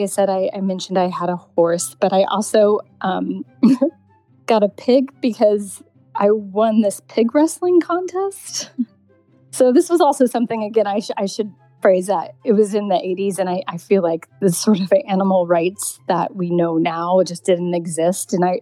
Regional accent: Indiana, United States; now in United Kingdom; I grew up in Indiana, and the sort of community I grew up in was a farming community

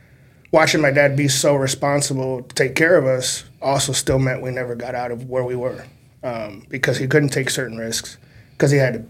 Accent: Omaha, Nebraska, United States; Grew up in South Omaha. Went to Spring Lake, Norris, South High. You know, the usual if you grew up in South Omaha.

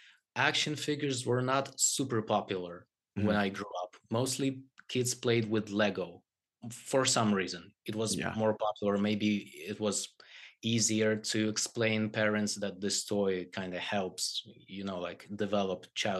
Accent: Poland; also born or lived in Ukraine / Russia; So I've spent my childhood in three countries. I lived in Ukraine. I lived in Russia. I lived in Poland.

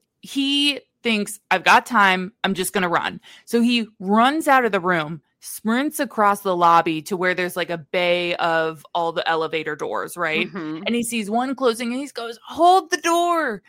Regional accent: Midwest, United States; we are also from the Midwest where I feel like everybody invites everybody's to weddings.

